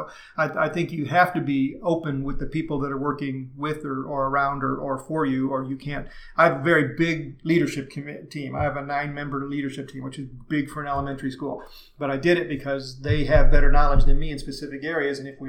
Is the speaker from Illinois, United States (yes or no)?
yes; Joliet, Illinois, United States; I grew up in Joliet, Illinois. Way to go, Joliet.